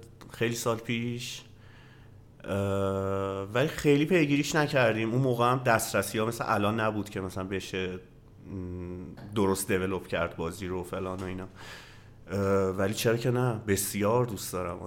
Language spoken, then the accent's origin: Persian; Rasht, Gilan, Iran; آره رشت حتی ولایتم.